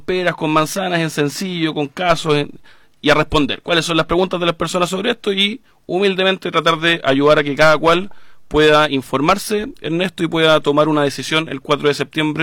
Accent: Viña del Mar, Valparaíso, Chile; porque dije soy viñamarino

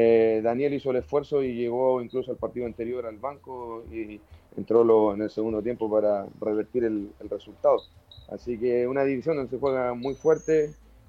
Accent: Valparaíso, Chile; born there; yo soy porteño de nacimiento, desde los 15 años yo me hice futbolísticamente en el barrio de Santa Inés

